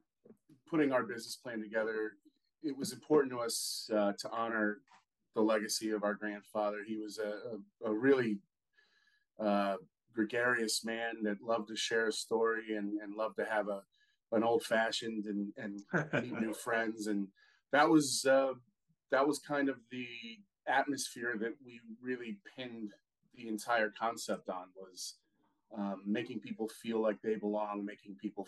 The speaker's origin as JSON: {"language": "English", "town": "Pittsburgh", "region": "Pennsylvania", "country": "United States", "tie": "born or raised there", "said": "We're originally from Pittsburgh. That's where we grew up, and we identify with that city very much."}